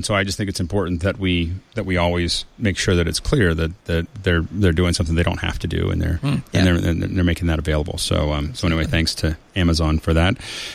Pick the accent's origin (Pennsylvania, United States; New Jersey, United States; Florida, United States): Pennsylvania, United States; Pittsburgh; I'm from Pittsburgh. We're both from Pittsburgh